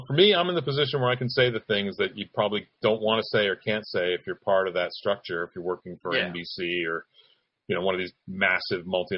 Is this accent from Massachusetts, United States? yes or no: yes; Williamstown, Massachusetts, United States; now in Los Angeles, United States; Yeah, no, I'm from the Berkshires. And, I just grew up a Boston sports fan